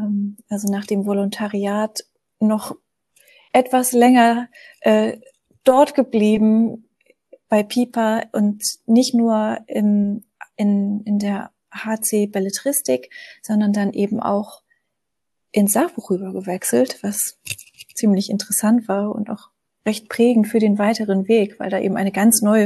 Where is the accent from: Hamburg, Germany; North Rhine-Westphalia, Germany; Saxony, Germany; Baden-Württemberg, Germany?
Hamburg, Germany; Ich bin in der Nähe von Hamburg aufgewachsen